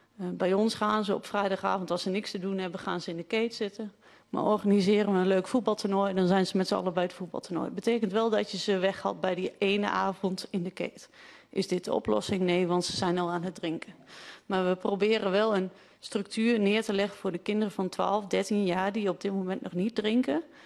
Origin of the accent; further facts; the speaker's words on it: Hardenberg, Overijssel, Netherlands; ik kom uit Harderberg